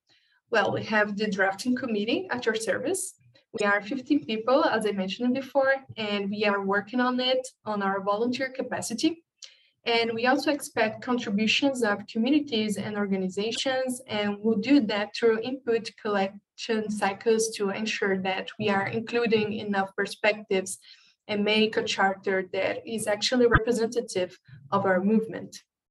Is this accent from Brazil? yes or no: yes; Brazil; English is a second language; I'm from Brazil.